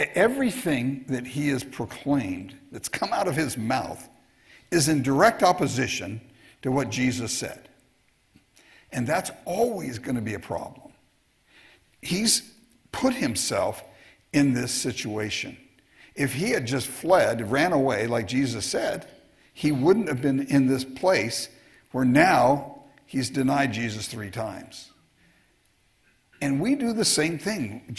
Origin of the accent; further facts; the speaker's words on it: California, United States; And I said, I'm from California. I don't have an accent.